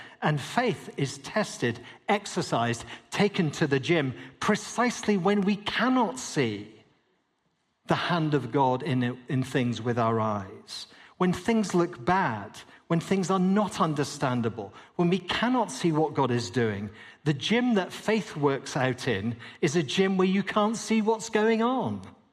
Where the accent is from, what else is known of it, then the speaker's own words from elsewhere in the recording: Scotland, United Kingdom; I'm a Scotsman, we have an old alliance, I'm your friend.